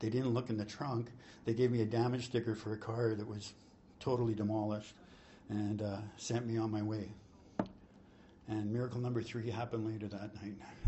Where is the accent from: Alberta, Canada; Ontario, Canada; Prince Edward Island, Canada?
Alberta, Canada; Ponoka; I was on my way to my hometown of Ponoka with a pound of weed in the back to sell.